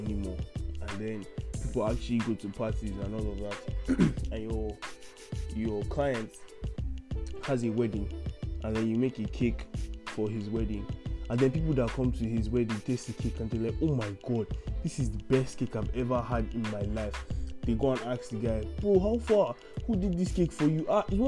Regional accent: Nigeria; English is a second language; You probably already know because of my accent where I'm from, but if you don't, I'm Nigerian, and in this side of the world things are not as easy

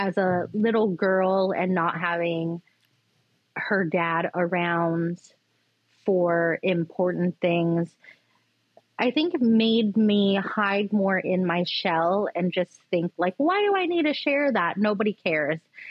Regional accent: Philippines; when my sister became a nurse, being Filipino, that's the utmost.

